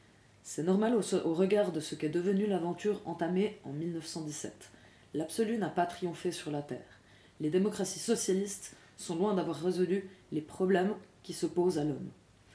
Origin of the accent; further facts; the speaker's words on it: La Chaux-de-Fonds, Neuchâtel, Switzerland; born there; À La Chaux-de-Fonds, ma ville natale, voilà.